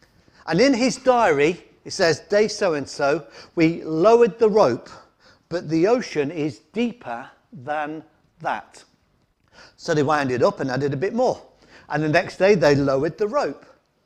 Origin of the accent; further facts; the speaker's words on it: England, United Kingdom; I grew up in the Midlands. I was converted, became a Christian when I was about 17.